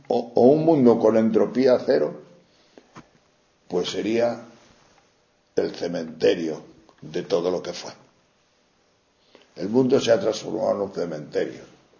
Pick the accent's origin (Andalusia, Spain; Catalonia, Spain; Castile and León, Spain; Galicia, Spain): Castile and León, Spain; haciendo allá por mi tierra, por los picos de Europa de León